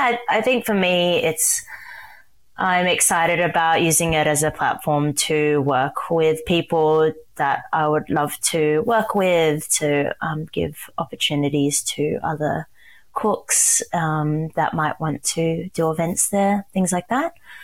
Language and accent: English; Sydney, New South Wales, Australia; I was born and raised in Sydney. I am a first generation Chinese to Malaysian born parents.